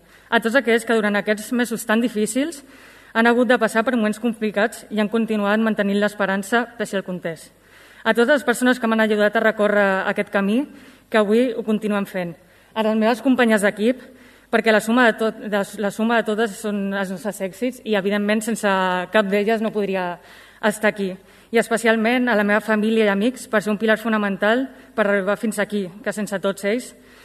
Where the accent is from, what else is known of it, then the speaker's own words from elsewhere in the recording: Barcelona, Catalonia, Spain; born there; Jo vaig néixer a Barcelona